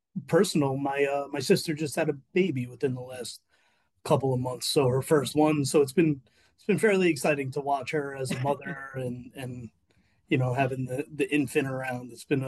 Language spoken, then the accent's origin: English; Bronx, New York, United States; I'm a Bronx kid, born and raised. Family relocated north during high school years, but always stayed very connected to the Bronx. Still have a lot of family there, were there often.